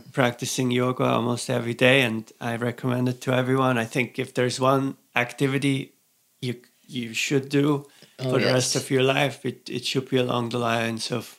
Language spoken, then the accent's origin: English; Zurich, Switzerland; I grew up in Zurich. I grew up with hippie parents.